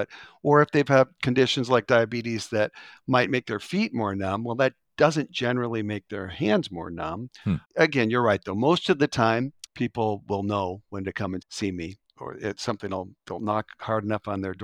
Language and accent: English; Colorado, United States; moved away as an adult; I'm in the Midwest because I came from Colorado to go to med school in Michigan.